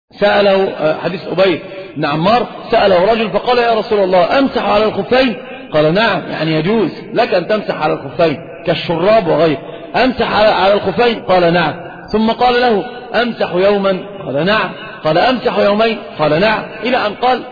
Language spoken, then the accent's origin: Arabic; Saudi Arabia; والخف ظاهر عندنا في السعودية